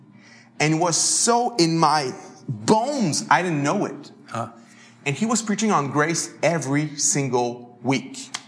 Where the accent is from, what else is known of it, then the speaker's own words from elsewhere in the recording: Trois-Rivières, Quebec, Canada; English is a second language; Grew up in a city called Trois-Rivières. It's about 2 hours from Montreal.